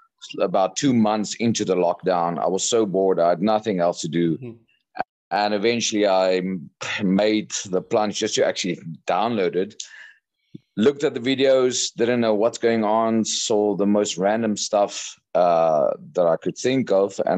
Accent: South Africa; now in Vietnam; I'm from South Africa. I've been in Vietnam for about 3 years now.

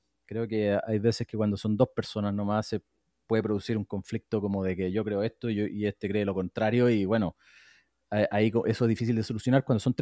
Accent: Chile; porque, bueno, yo soy chileno, como tú bien dijiste, yo tenía muchas más redes para contratar ingenieros en Chile

